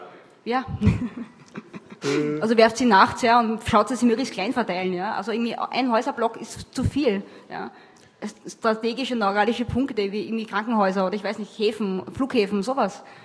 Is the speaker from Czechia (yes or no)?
no; Austria; also ich komme aus Österreich und habe mit dem Dialekt wirklich große Probleme.